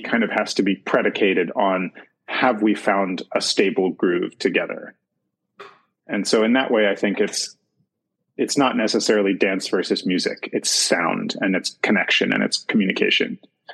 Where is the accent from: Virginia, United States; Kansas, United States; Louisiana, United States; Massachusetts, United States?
Virginia, United States; Nellie's Ford; So I grew up in Nellie's Ford, Virginia, which is actually where I'm speaking to you from right now.